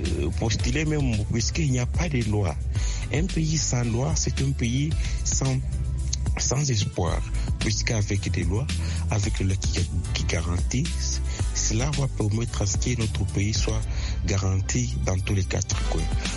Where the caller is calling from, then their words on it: DR Congo; depuis la République démocratique du Congo. Je suis un Congolais du père et de mère.